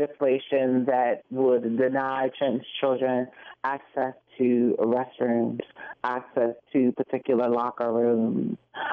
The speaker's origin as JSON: {"language": "English", "town": "Detroit", "region": "Michigan", "country": "United States", "tie": "born or raised there", "said": "I was born at Hospital. I grew up on the East Side, Mack and East Lawn. You know, I went to local schools, local public schools"}